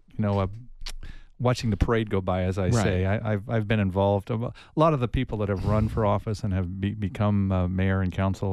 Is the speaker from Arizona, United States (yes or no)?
yes; Tucson, Arizona, United States; I was born and raised in Tucson. My folks came to Tucson.